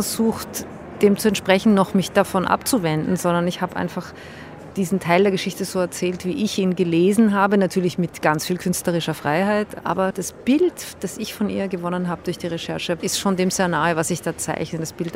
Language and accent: German; Austria; Aber natürlich kennt man Sissi bei uns in Österreich als den Touristenmagnet schlechthin.